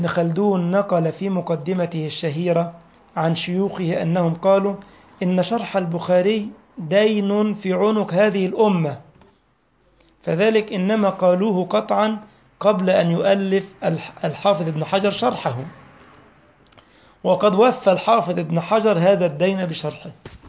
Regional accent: Egypt; بولاق دي منطقة عندنا في مصر يا شيخ أحمد.

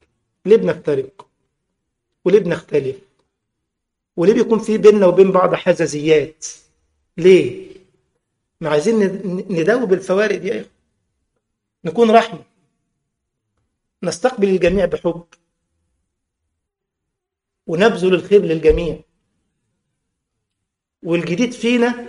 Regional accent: Egypt; ده جه يا عيني برضه صاحبنا واحد تاني عندنا في مصر برضه

